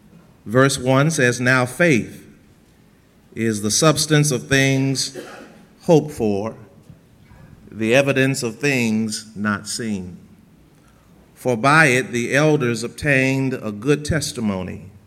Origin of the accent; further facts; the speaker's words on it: Texas, United States; Of course, I'm a Texas guy. I grew up in Texas.